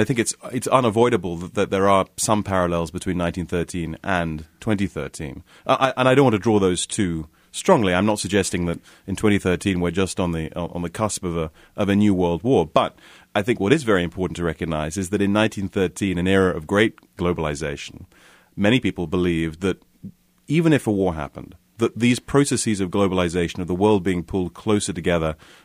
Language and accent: English; London, United Kingdom; Well, I'm from London, and in many respects, London hasn't necessarily changed that much between 1913 and 2013.